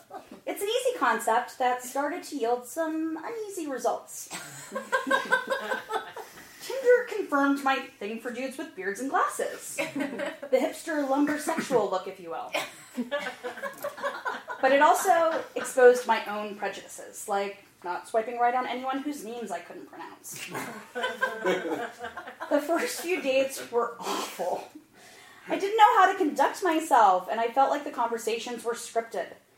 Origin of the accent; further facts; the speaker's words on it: Florida, United States; my fondness for my home state of Florida, how driving the city isn't that bad, how much I've moved.